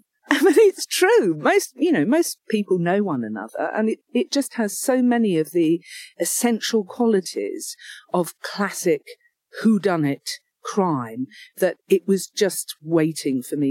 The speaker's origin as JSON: {"language": "English", "region": "London", "country": "United Kingdom", "tie": "born or raised there", "said": "my background is growing up in the East End of London during the 50s and 60s. It was a very bleak time and we lived in very poor accommodation, you know, literally two rooms with a tin bath out in the garden, no hot water, all of that."}